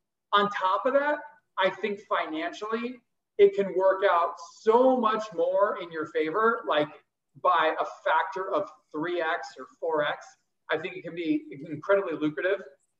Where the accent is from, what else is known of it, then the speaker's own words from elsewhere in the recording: California, United States; I'm from Southern California.